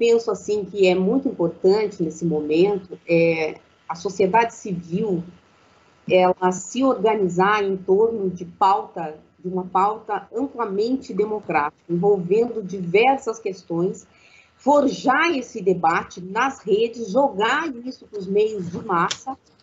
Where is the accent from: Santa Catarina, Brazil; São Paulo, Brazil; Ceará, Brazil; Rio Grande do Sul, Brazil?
Rio Grande do Sul, Brazil; Eu sou gaúcha e eu acompanhei o início da administração do Olívio no Sul